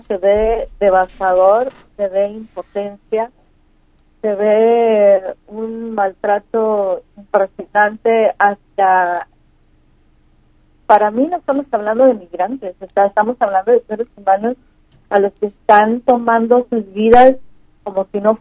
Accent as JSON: {"language": "Spanish", "country": "United States", "said": "yo vivo en Estados Unidos, soy estadounidense."}